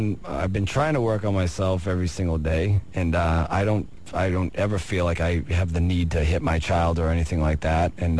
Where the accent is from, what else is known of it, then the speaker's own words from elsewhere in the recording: Lawrence, Massachusetts, United States; I grew up a little bit north of Boston.